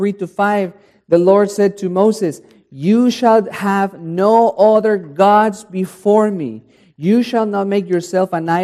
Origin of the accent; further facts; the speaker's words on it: Mexico City, Mexico; Like for instance, I come from Mexico City and Mexico is filled with Catholicism.